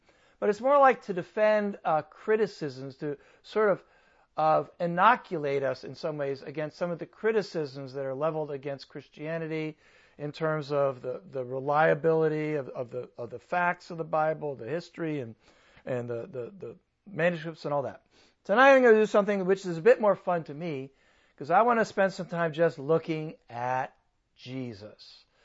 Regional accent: California, United States; I'm from Southern California, so I say y'all.

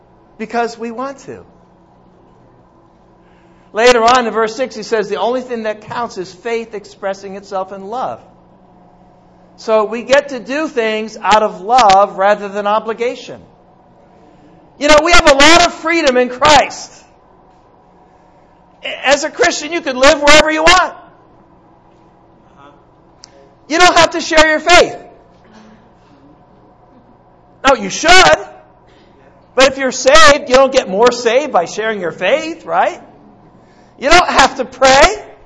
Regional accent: United States; Now, I come from America, and in our country, freedom is almost like a religion.

